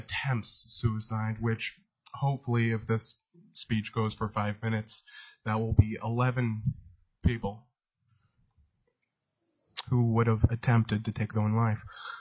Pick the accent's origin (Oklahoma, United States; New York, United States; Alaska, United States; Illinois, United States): Alaska, United States; Anchorage; now in Mount Edgecombe, United States; coming from Mount Edgecombe, but born and raised in Anchorage.